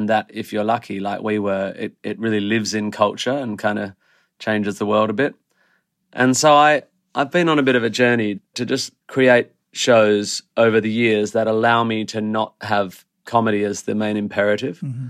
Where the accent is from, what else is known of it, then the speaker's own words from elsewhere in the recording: Perth, Western Australia, Australia; I grew up in Perth, West Australia, and I had piano lessons up to about grade 3